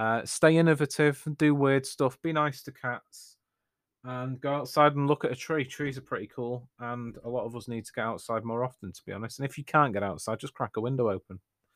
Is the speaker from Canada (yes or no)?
no; England, United Kingdom; accent: northern English; Very easy to pronounce as well for somebody with my accent, which is important because I live in the north of England, and some people, they didn't understand the word Arthur.